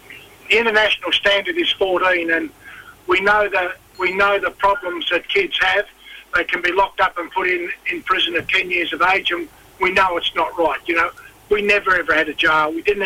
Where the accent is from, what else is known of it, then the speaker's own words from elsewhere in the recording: Tasmania, Australia; So I'm Palawa from Tasmania. My great-great-grandmother was